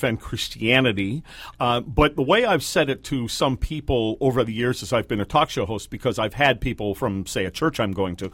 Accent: Manitoba, Canada; I'm from Manitoba.

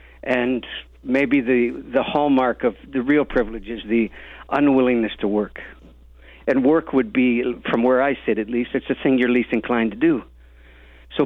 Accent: Canada; look, man, I'm a Canadian.

